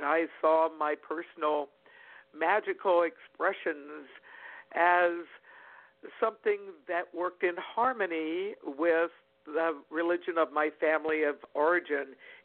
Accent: Virginia, United States; born there; I was born in Virginia in 1949, and as a young child, I felt a strong affinity to nature and the magic of nature.

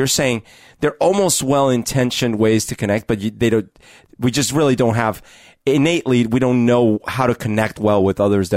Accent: Colombia; moved away; high school, when I moved up here, it was always, is your uncle Pablo? You know, because I'd be like, I'm from Colombia.

